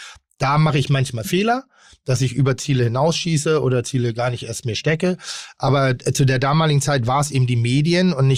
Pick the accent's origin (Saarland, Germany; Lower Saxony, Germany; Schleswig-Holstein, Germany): Schleswig-Holstein, Germany; Pinneberg; Ich habe, komme ich aus Pinneberg irgendwie so